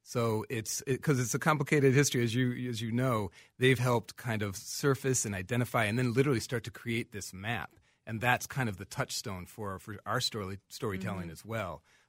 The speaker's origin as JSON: {"language": "English", "region": "Minnesota", "country": "United States", "tie": "born or raised there"}